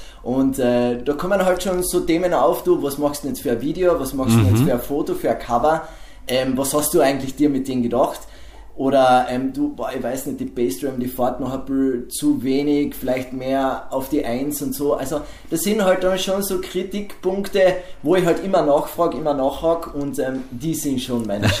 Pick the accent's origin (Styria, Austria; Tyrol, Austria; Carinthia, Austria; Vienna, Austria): Carinthia, Austria; Velden am Wörthersee; Bei uns in Velden am Wörthersee